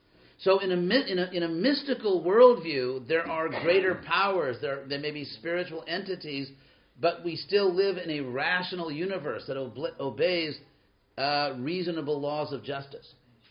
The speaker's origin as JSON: {"language": "English", "town": "Hollywood", "region": "California", "country": "United States", "said": "I'm from Hollywood."}